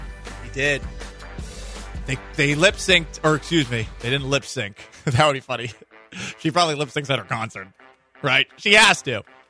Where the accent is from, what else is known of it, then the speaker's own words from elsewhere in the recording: Boston, Massachusetts, United States; It's because I'm from Boston and a hater by nature.